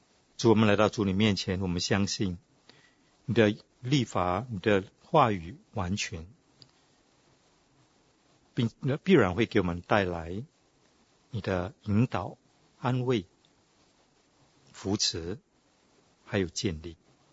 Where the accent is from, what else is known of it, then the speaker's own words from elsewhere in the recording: Singapore; born there; 我是1966年在新加坡出生。